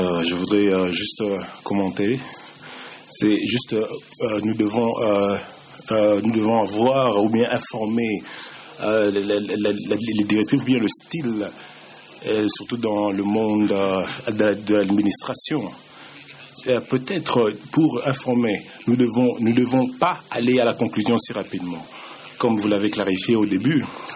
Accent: Canada; Je viens du Canada et je représente du Canada.

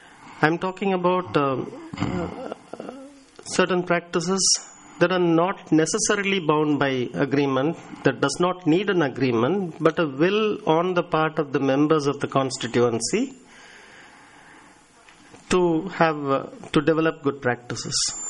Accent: India; I'm from India.

